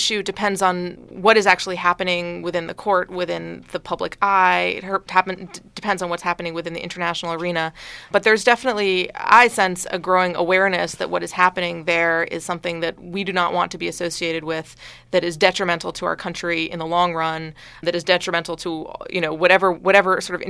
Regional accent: Boston, Massachusetts, United States; I'm from Boston originally.

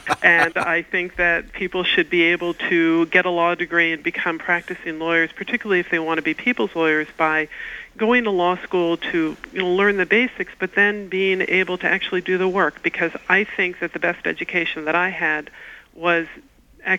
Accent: Washington, District of Columbia, United States; Well, I grew up in Washington, D.C., and I spent my childhood going to civil rights demonstrations, anti-war demonstrations, having our house filled with demonstrators.

